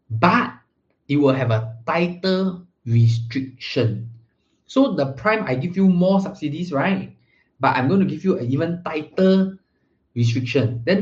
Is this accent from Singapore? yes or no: yes; Singapore; But I feel that as a Singaporean, we have to learn to ride the wave together with the government.